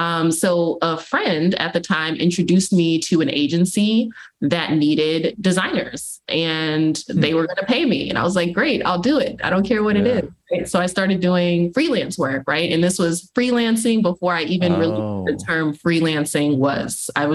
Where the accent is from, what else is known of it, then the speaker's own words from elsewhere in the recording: Dallas, Texas, United States; I was born and raised in the Methodist Church here in Dallas. I'm actually originally from Dallas and I'm back in Dallas now.